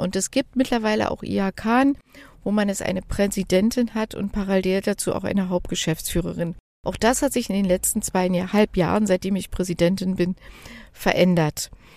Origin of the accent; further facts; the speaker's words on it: Germany; Ich komme aus der DDR